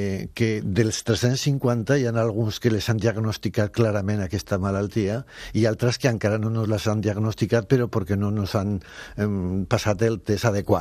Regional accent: Aragon, Spain; Catalan is a second language; moved away as an adult; Vaig començar a treballar al manicomi de Zaragoza, jo soc aragonès.

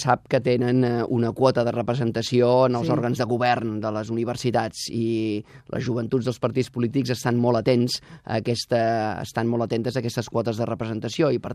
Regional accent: Vilanova i la Geltrú, Catalonia, Spain; now in Sant Cugat del Vallès, Spain; Sí, jo sóc fill de Vilanova. Ara actualment estic vivint a Sant Cugat.

